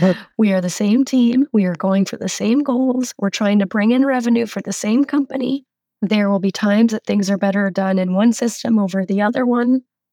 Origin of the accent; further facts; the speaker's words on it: United States; moved away as an adult; now in France; But being an American expat in France